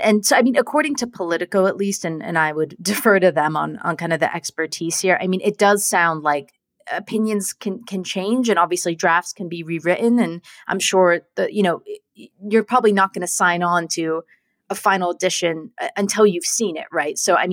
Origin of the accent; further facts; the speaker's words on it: California, United States; some states, like likely my home state of California, would probably still legally allow these procedures to go ahead.